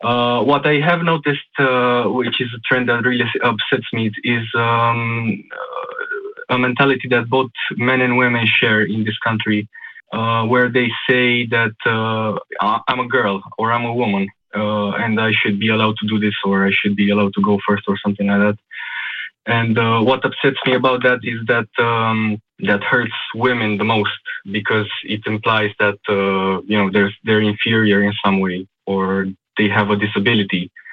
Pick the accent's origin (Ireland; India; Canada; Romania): Romania; now in United States; growing up in Romania, I've noticed that you know, there is sexism, sure, but I know it's kind of muffled here.